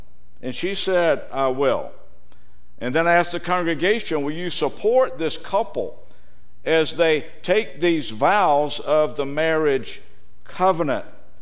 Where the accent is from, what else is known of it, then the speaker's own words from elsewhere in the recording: the South, United States; Look, I'm from the South.